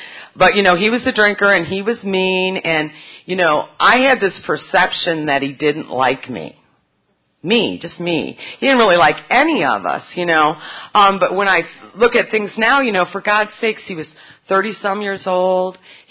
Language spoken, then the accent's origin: English; Michigan, United States; But anyways, I was raised in Michigan, and I am the middle child, so I also have middle child problems.